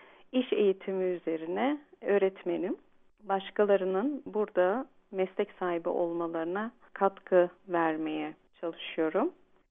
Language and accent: Turkish; Germany; 1975'te Almanya'da doğdum.